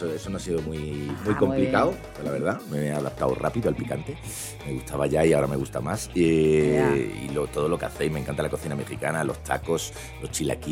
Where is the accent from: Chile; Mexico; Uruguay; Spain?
Spain; Málaga, Andalusia; Yo soy un chaval de Málaga, sigo considerándome un chaval de Málaga, aunque tengo ya más años que un bosque